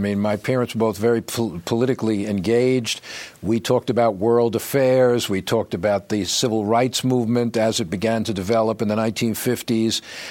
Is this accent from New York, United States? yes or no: yes; Long Beach, New York, United States; Well, I was born in New York City, but very quickly my parents, like so many others in the aftermath of World War II, moved out to the suburbs. In my case, Long Beach, Long Island, not too far from the city